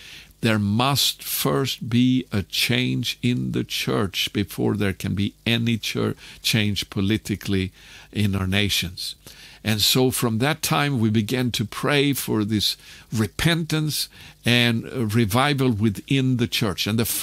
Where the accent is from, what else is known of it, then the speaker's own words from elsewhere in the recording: Sweden; that was for Sweden at that time, my home country, that I was writing this